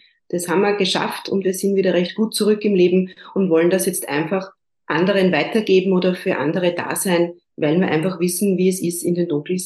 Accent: Austria; ich komme aus Österreich

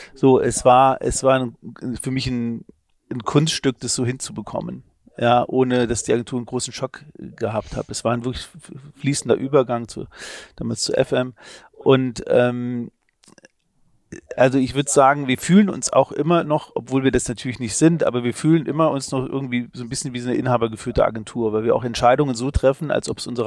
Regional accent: Trier, Rhineland-Palatinate, Germany; born there; ich komme aus Trier gebürtig

